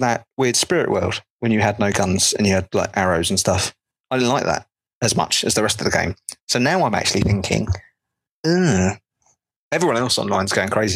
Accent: United Kingdom; I'm a Brit.

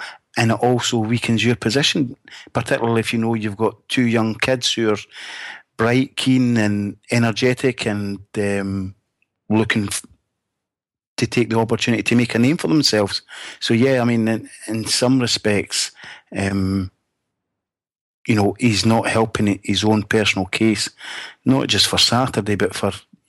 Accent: Glasgow, Scotland, United Kingdom; born there; now in Fife, United Kingdom; I'm in sunny, glorious Fife. Although I was born in Glasgow, so I am a Glaswegian at heart.

